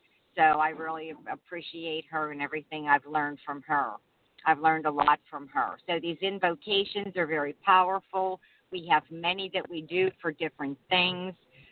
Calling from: Pittsburgh, Pennsylvania, United States; I'm saying hello from Pittsburgh, Pennsylvania. It's beautiful, 60 degrees here, sunny day.

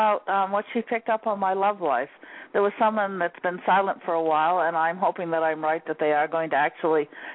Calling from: Maine, United States; I'm calling from Maine

